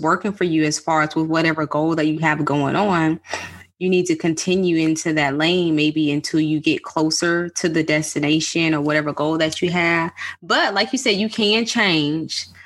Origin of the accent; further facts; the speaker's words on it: Mobile, Alabama, United States; Yeah, I'm from Mobile.